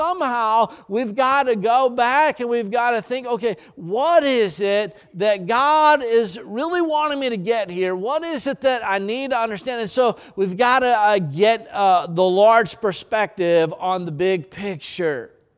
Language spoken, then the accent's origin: English; Maine, United States; Isn't that beautiful? That's my home state. I'm really proud of it, all right?